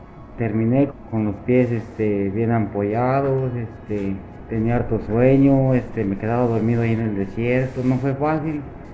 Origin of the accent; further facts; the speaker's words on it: Mexico; Allá en el sur, por ejemplo, donde yo vengo de mi pueblo